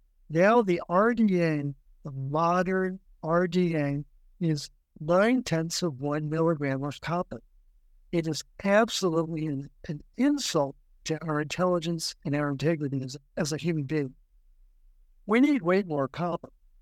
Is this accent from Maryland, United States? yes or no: yes; Baltimore, Maryland, United States; I grew up in Baltimore, Cleveland Dairy was the dairy that they deserved milk.